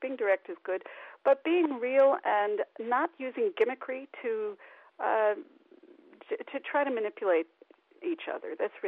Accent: Brooklyn, New York, United States; born there; moved away; I never said the words Tweedy Tweed Street, because I was born in Brooklyn, but I haven't lived there in 40 years.

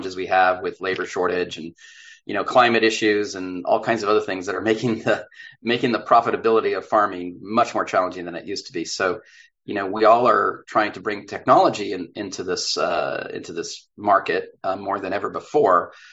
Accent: California, United States; I was born and raised a farmer in Northern California.

